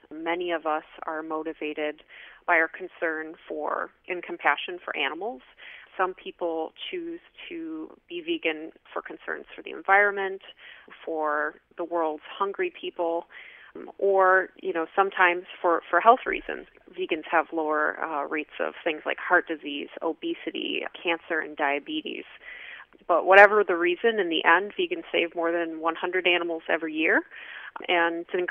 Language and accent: English; Midwest, United States; I'm from the Midwest. I like my comfort food